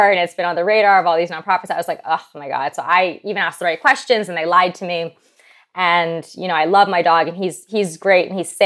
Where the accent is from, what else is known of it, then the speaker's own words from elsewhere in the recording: Manhattan, New York, United States; I was born and raised in Manhattan, which is not known for animals or the environment. You know, it's very much a hard city.